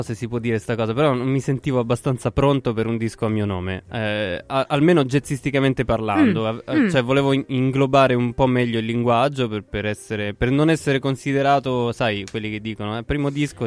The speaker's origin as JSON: {"language": "Italian", "region": "Lombardy", "country": "Italy", "tie": "born or raised there", "said": "All'epoca io ho cambiato diverse regioni nel mio percorso. All'epoca, diciamo, sono cresciuto in Lombardia, sul Lago Maggiore."}